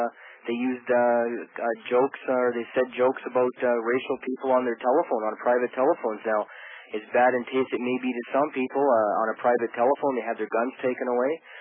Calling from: Canada; I'm calling from Canada.

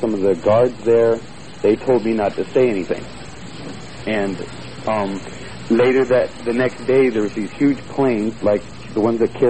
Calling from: Redding, California, United States

